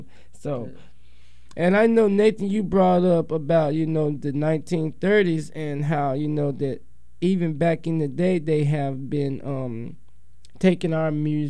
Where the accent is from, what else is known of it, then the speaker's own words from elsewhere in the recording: the South, United States; Because we was raised deep in the South.